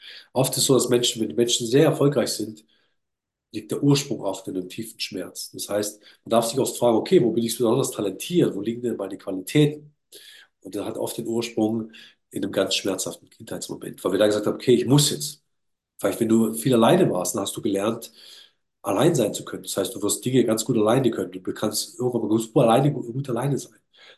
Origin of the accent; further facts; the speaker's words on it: Villingen-Schwenningen, Baden-Württemberg, Germany; Ich komme aus Villingen-Schwenningen, das ist eine absolute Eishockey-Stadt.